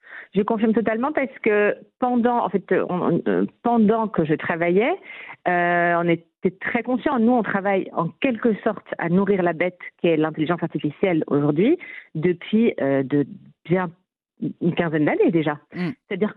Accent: Paris, Île-de-France, France; J'ai grandi à Paris jusqu'à mes 20 ans.

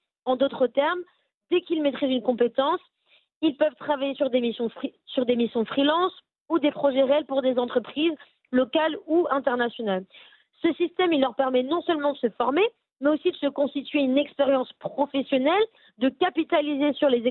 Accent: Madagascar; also born or lived in Côte d'Ivoire; c'est une histoire d'amour entre moi et Madagascar, mais aussi l'Afrique, puisque je suis née en Côte d'Ivoire. Et en grandissant à Madagascar quelques années après

